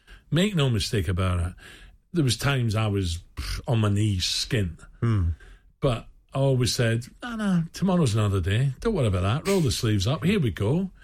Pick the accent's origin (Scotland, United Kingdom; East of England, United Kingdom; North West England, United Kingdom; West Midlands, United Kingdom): Scotland, United Kingdom; Glasgow; I grew up south side of Glasgow. In fact, I was born in Govan.